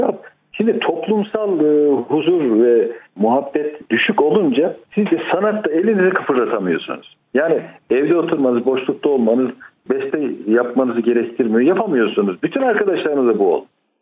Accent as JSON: {"language": "Turkish", "region": "Tokat", "country": "Turkey", "tie": "born or raised there", "also_born_or_lived": "Bursa / Sakarya / Sivas", "said": "Pederim müftü olduğu için hep böyle gezerdik. Aslında memleketimiz Tokat. Tokat'ta da durduk ama birçok Bursa'da, Sakarya'da, işte Sivas'ta birçok yerlerde bulunduk."}